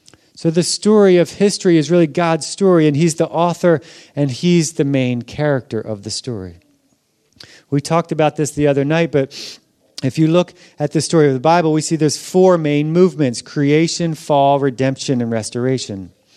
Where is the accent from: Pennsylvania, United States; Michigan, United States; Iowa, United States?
Pennsylvania, United States; Philadelphia; As a kid, I grew up in Philadelphia, so the East Coast of United States.